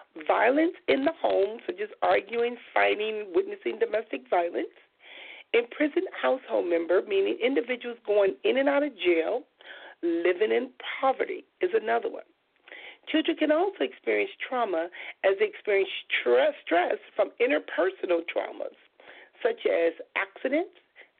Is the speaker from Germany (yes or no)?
no; Compton, California, United States; especially growing up in Compton